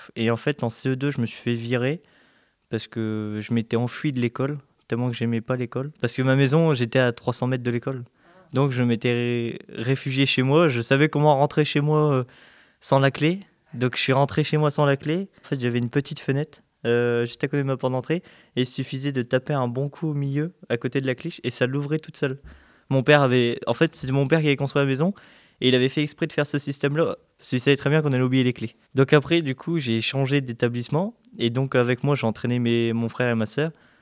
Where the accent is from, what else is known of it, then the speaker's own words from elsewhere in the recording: Maubeuge, Hauts-de-France, France; born there; now in Sémery, France; j'ai 18 ans et j'habite à Sémery, dans l'Avesnois. Je suis né à Maubeuge